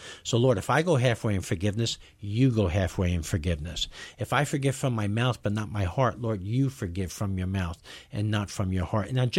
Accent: New York, United States; You know, I'm a New Yorker. New Yorkers don't get upset at people cutting each other off, you know, things like that.

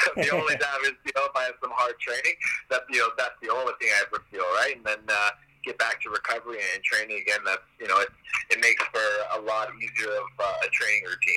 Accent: Canada; represented, you know, like, Canada in that sense, you know, on a bigger stage with a big opponent in my hometown.

